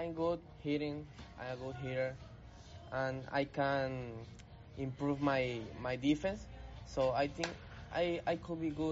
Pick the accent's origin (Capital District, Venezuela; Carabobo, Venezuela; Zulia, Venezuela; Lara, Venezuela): Carabobo, Venezuela; Valencia; I'm from Valencia, Venezuela, exactly in Flor Amarillo.